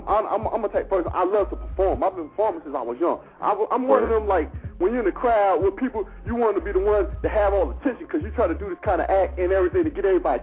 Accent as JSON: {"language": "English", "town": "Atmore", "region": "Alabama", "country": "United States", "tie": "born or raised there", "said": "Well, I've been raised down south, but you might hear my accent. I was raised in Alabama, Atmore, Dirty South."}